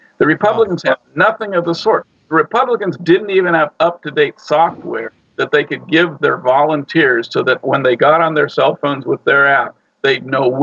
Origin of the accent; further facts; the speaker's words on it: California, United States; I'm a Californian, and we're all getting abused by this system, by these special interests.